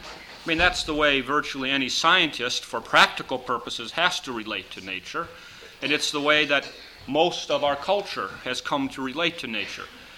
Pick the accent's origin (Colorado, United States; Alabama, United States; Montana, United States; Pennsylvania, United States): Montana, United States; Missoula; I'm from Missoula, Montana.